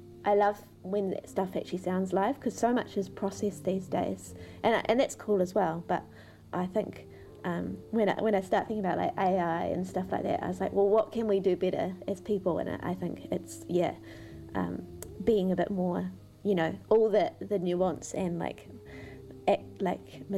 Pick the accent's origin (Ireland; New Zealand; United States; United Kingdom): New Zealand; Waikuku, Canterbury; But I grew up in Waikuku, which is down south, and I can see the ocean from our house.